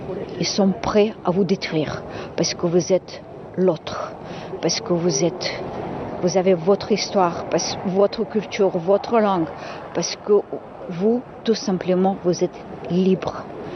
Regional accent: Ukraine; Je suis ukrainienne, oui.

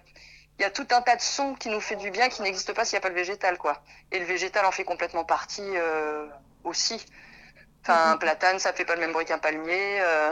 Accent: Île-de-France, France; moi je suis originaire de l'Essonne, du sud Essonne, où il y a notamment massif de la forêt de Fontainebleau

